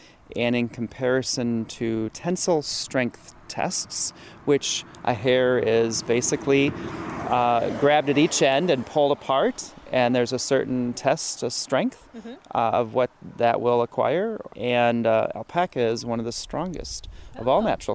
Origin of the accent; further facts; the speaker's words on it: Wisconsin, United States; I'm born and raised in Wisconsin.